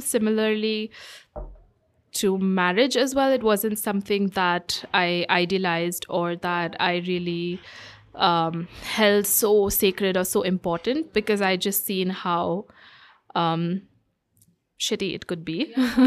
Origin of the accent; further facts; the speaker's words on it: Muscat, Oman; I grew up in Muscat, in Oman, so I really loved the multicultural, diverse environment that I was exposed to.